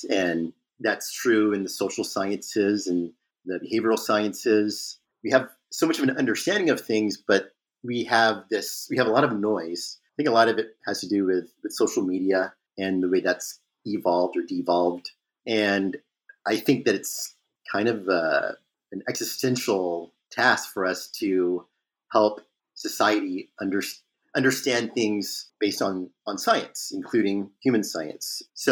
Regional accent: Flint, Michigan, United States; because I grew up in Flint, Michigan for a time.

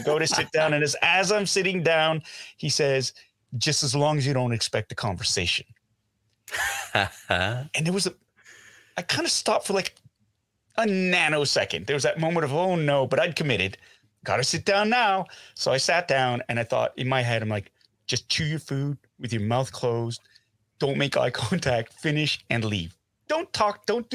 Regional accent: Canada; I said, Canada. I'm from Canada, Canadian.

